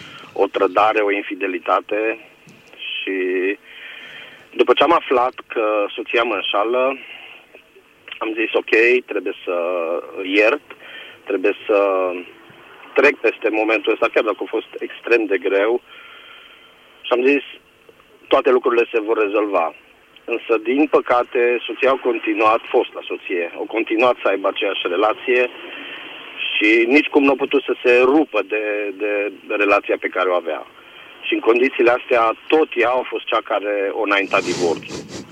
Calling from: Bistrița, Bistrița-Năsăud, Romania; de la Bistrița

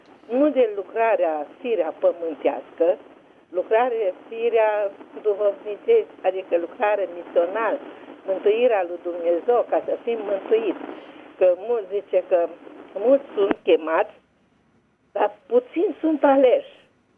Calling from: Petroșani, Hunedoara County, Romania; sunt din Petroșan.

